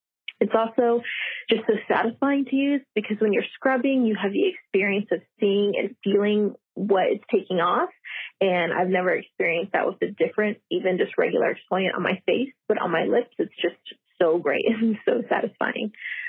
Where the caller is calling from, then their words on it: Texas, United States; I'm a listener from Texas.